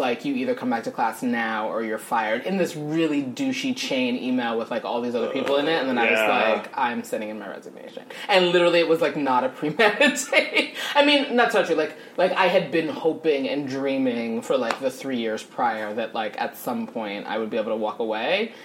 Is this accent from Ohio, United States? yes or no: no; Los Angeles, California, United States; I mean, actually, I grew up in Los Angeles.